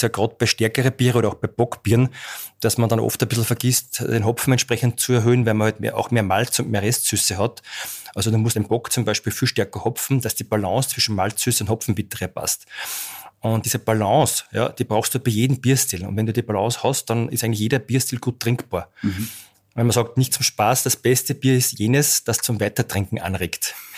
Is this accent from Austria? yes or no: yes; Steinbach-Mattersee, Salzburg, Austria; also born or lived in Vienna / Linz; ich bin in Steinbach-Mattersee schon aufgewachsen, also ich bin da zu Hause und ich war zwischendrin beruflich auch einmal einige Jahre in Wien und in Linz.